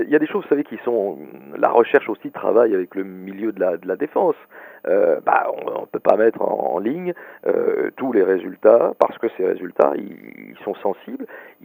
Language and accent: French; Nouvelle-Aquitaine, France; en région Aquitaine, qui est ma région d'origine